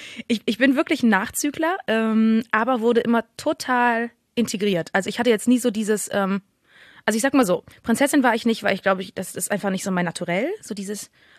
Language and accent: German; Bonn, North Rhine-Westphalia, Germany; ich komme aus Bonn.